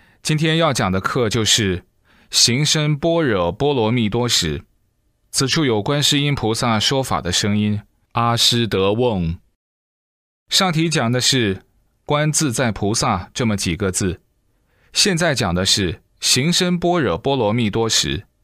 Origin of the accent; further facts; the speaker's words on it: Sichuan, China; 用我们四川人的话来说，就叫瑜伽。